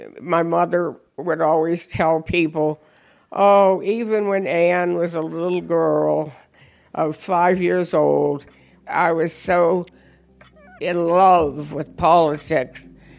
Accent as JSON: {"language": "English", "country": "Ireland", "said": "And I said, \"Well, I am Irish, and I am tough.\""}